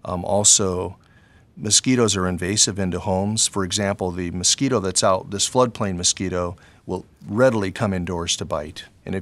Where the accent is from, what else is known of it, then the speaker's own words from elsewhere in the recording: Ohio, United States; I collected an Io moth under a streetlight in my hometown in Ohio when I was 12, and that got me hooked.